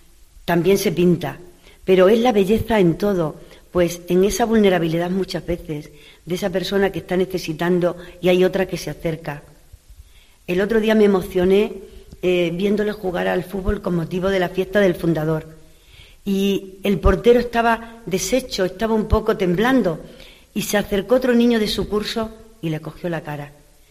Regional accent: Cabezuela del Valle, Extremadura, Spain; que no es de esta zona, la que no es de Plasencia, yo me siento hija adoptiva de Plasencia, pero soy de muy cerca, soy de Cabezuela. De Cabezuela.

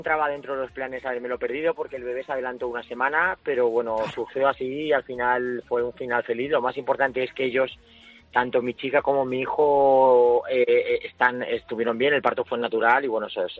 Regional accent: Madrid, Community of Madrid, Spain; somos de Madrid

